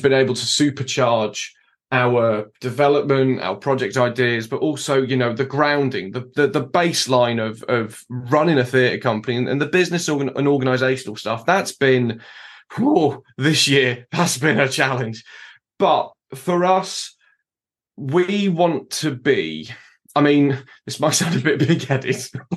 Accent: Midlands, United Kingdom; also born or lived in East Anglia; I'm kind of a mudblood. I was born in East Anglia, but I lived quite a lot of my early life in the Midlands.

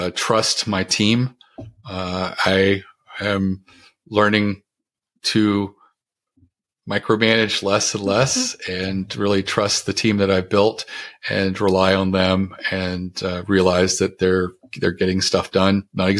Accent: Baltimore, Maryland, United States; And it had crab chips because we're from the Baltimore, That's Maryland funny. Area.

